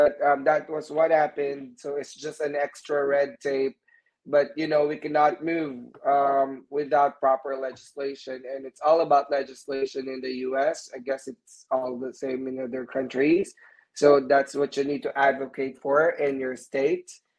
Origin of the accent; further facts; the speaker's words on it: Texas, United States; for example, I'm from Texas, right?